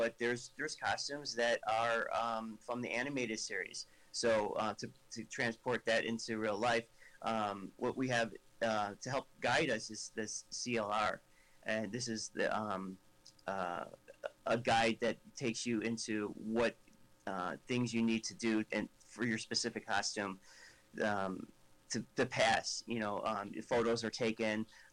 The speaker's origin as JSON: {"language": "English", "region": "Illinois", "country": "United States", "said": "I'm from Illinois."}